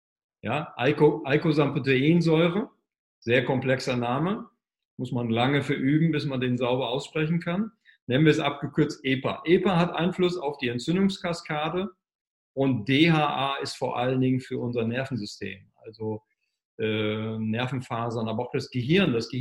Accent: Norddeich, Lower Saxony, Germany; an der Nordsee noch in Norddeich, da wo ich herkomme

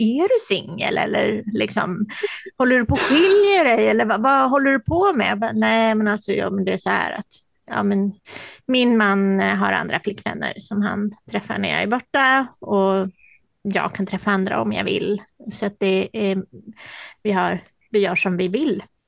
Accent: Stockholm, Stockholm County, Sweden; Men samtidigt så är inte jag från Norrland, jag doppar in där som en stockholmare

